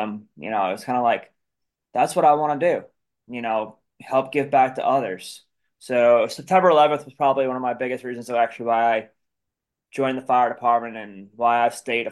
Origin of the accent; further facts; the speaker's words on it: Long Island, New York, United States; Growing up on Long Island, I grew up in a very Wall Street heavy, you know, financial heavy town.